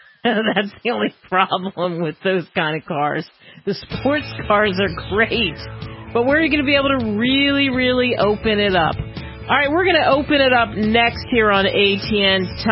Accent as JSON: {"language": "English", "region": "New Jersey", "country": "United States", "tie": "born or raised there", "said": "I grew up in Jersey, and on the boardwalk, that's all you saw, funnel cakes."}